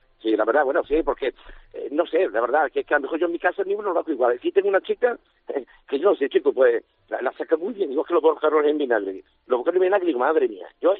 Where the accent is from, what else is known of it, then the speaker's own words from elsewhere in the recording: Spain; moved away; Soy español como los zorros de Lidia